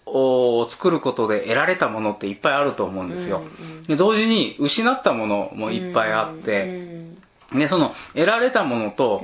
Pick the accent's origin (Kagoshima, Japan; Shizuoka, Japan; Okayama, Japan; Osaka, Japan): Kagoshima, Japan; 鹿児島の出身なんですけど、うん、まあ、近所にいい川があったんで、ちっちゃい川なんですけどね